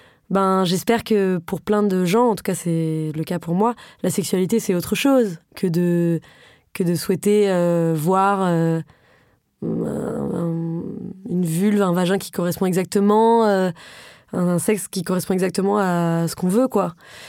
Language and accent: French; Paris, Île-de-France, France; j'ai grandi à Paris, je suis fille de deux parents qui vont très bien, de classe moyenne supérieure. J'ai grandi à Paris, j'ai fait des études très privilégiées, très, très réputées.